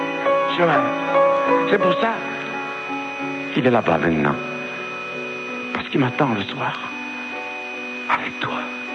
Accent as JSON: {"language": "French", "country": "Italy", "said": "moi, demain matin, je pars chez moi, en Italie"}